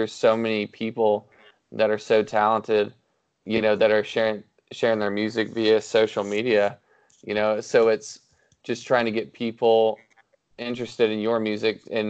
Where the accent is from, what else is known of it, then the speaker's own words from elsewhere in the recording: Nashville, Tennessee, United States; I know I grew up in Nashville